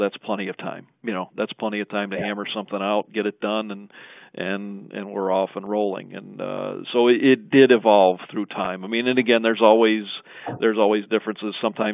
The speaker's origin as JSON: {"language": "English", "town": "Chicago", "region": "Illinois", "country": "United States", "tie": "born or raised there", "said": "I remember growing up in the Chicago area and, you know, you'd look at the Sun-Times"}